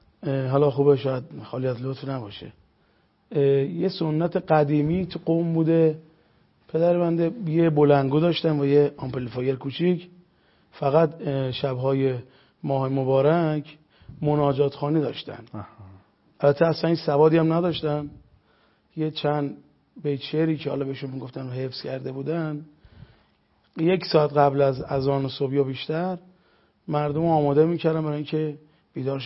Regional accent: Qom, Iran; اصالتاً هم اهل قم هستم. متولد قم هستم.

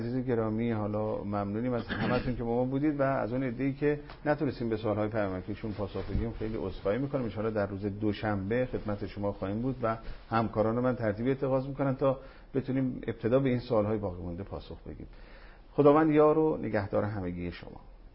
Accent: Iran; now in Switzerland; من در کشور سوئیس زندگی میکنم. وقتی از ایران به سوئیس می اومدم

